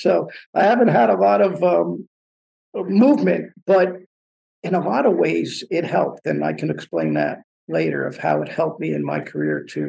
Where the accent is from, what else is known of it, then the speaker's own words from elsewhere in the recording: Colonia, New Jersey, United States; I guess my journey started from growing up in Colonia, New Jersey.